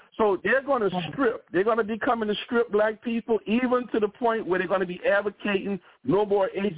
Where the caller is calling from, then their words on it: New Orleans, Louisiana, United States; Yes, I'm calling from New Orleans, and I'm enjoying so far.